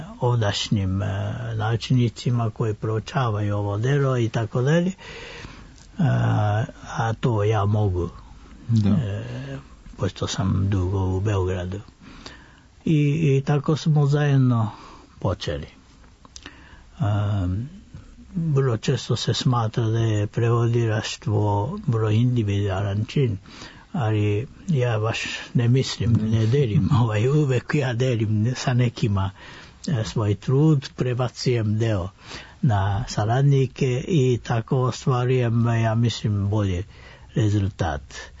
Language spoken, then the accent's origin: Serbian; Japan; first language Japanese; Serbian is a second language; Pošto sam rođen i obrazovan u Japanu, japanski mi je maternji jezik